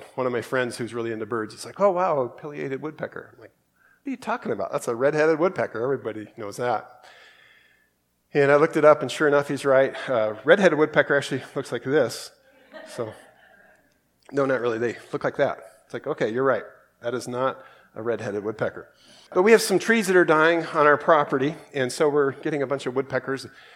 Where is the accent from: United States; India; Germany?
United States; Council Bluffs, Iowa; We had a lot of those growing up. I grew up in Council Bluffs, Iowa, and they seemed like they were all over the place.